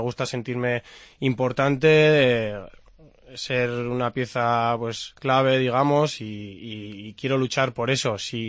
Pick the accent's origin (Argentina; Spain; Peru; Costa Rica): Spain; Navarre; yo soy navarro y él es vasco